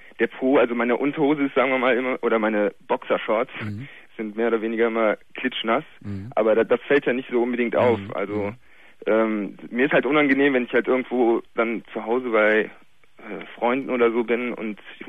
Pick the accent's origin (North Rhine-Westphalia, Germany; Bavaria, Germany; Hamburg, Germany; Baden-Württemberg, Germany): North Rhine-Westphalia, Germany; Cologne; ich komme aus Köln